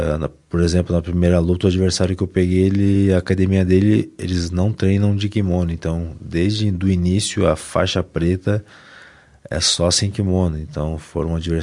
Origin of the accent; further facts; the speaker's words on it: Passo Fundo, Rio Grande do Sul, Brazil; born there; now in Lagoa, Brazil; Eu sou natural de Passo Fundo, né? Nasci lá, mas como estou morando em Lagoa, então estou representando Lagoa também nas competições, né?